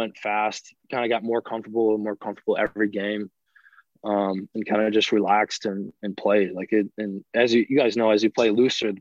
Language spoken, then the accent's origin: English; Wisconsin, United States; why am I not playing against Wisconsin, my home state, in their home stadium to go beat their ass?